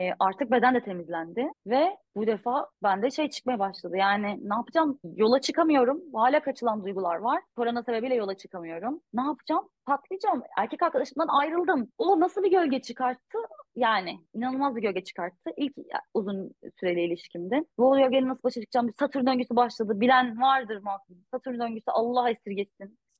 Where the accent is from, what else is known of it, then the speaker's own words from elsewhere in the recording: Sivas, Turkey; yani et yemeden nasıl yaşanır? Ben Sivaslıyım yani. Kesin et yenmesi gerekiyor